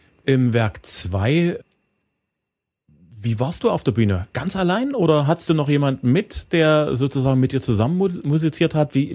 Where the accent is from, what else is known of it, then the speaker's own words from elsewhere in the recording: Zwickau, Saxony, Germany; Du bist im Sommer in meiner Heimatstadt, da wo ich herkomme, in Zwickau auf dem Stadtfest.